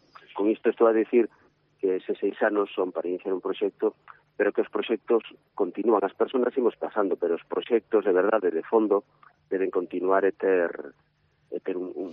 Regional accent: Redondela, Galicia, Spain; eu son de Redondela, non? Pero a miña familia, a miña nai, Souto Maior, a miña familia máis inmediata, vive ali

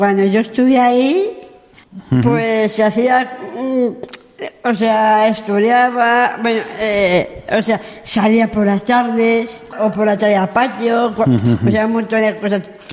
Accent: El Álamo, Community of Madrid, Spain; Yo soy del Álamo, Puña Barcañero.

